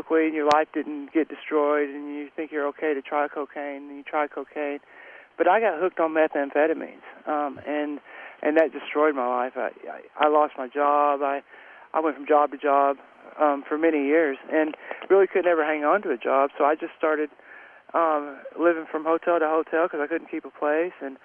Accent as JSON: {"language": "English", "town": "Dallas", "region": "Texas", "country": "United States", "tie": "born or raised there", "said": "I grew up in Dallas, Texas."}